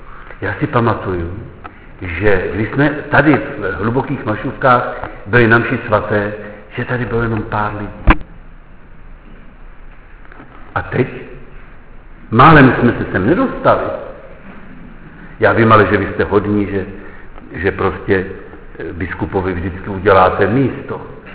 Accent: Karlovy Vary, Karlovy Vary Region, Czechia; my jsme byli takový jako Číškové. Číškové, víte, kdo to je Číškové? Češi. My jsme přijeli tam z Karlových Varů.

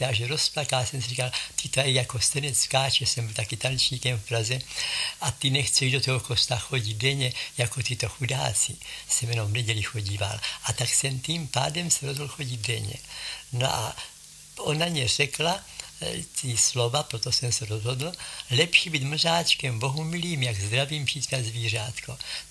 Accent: Italy; Czech is a second language; now in Czech Republic; a už tady jsem úplně asi 8 roku, co jsem z Itálie

